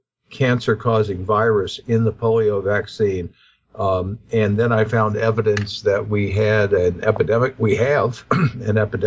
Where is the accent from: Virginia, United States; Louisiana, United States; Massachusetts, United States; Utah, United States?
Louisiana, United States; Well, I grew up sailing on Lake Pontchartrain as a child.